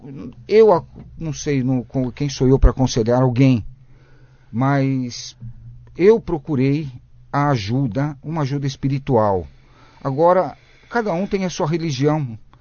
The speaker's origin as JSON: {"language": "Portuguese", "town": "São Caetano", "region": "São Paulo", "country": "Brazil", "said": "Eu sou de São Caetano, lugar muito bom também."}